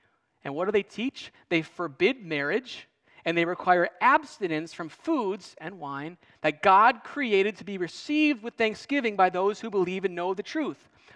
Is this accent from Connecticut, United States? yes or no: no; Wisconsin, United States; I'm from Wisconsin, you know? Okay. So I'm not like some wine guru over here.